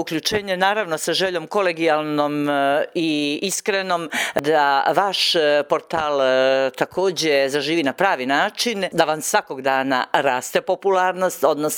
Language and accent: Serbian; Bay of Kotor, Montenegro; Dakle, ferao je kod nas u Boki i uzmore, a inače Fenjer stara jedna i lijepa riječ.